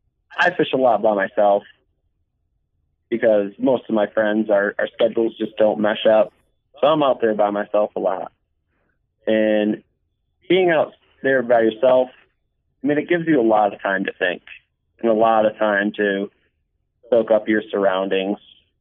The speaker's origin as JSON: {"language": "English", "town": "Adams", "region": "Massachusetts", "country": "United States", "lives_now": "Vermont, United States", "said": "I'm originally from the Berkshires, which is in Massachusetts, small town named Adams. I just recently moved to southern Vermont"}